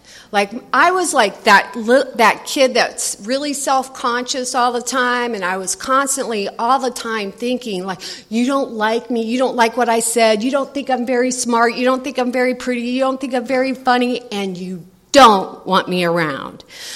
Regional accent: Evansville, Indiana, United States; I'm originally from Evansville, by God, Indiana.

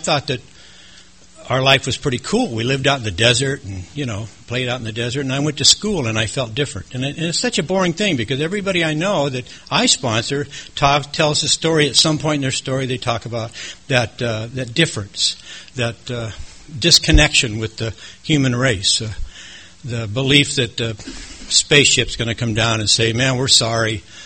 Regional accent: Las Vegas, Nevada, United States; also born or lived in Compton / Chino; You know, I was born in Compton, and he thought it was too bad there, so he moved us to Chino. and then he thought Chino was a little rough, so he moved us to Las Vegas.

